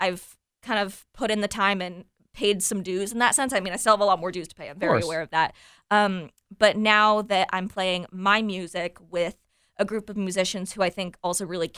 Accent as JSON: {"language": "English", "town": "Seattle", "region": "Washington", "country": "United States", "lives_now": "Nashville, United States", "said": "because I'm originally from Seattle. I have not been back to Seattle since I moved to Nashville a couple weeks before the pandemic hit"}